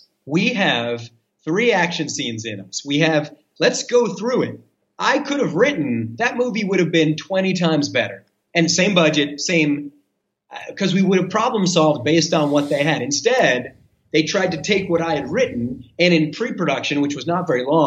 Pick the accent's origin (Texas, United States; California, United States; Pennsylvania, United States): Pennsylvania, United States; Philadelphia; I'm actually from Philly.